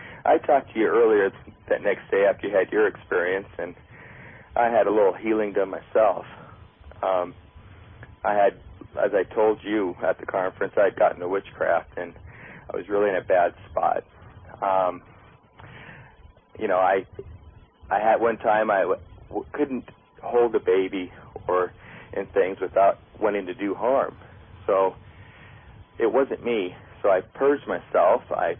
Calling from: Boise, Idaho, United States; I'm calling from Boise, Idaho.

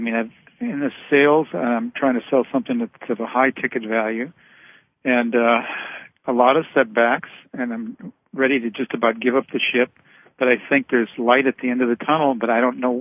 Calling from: Carmel, California, United States; In Carmel. I called in once before.

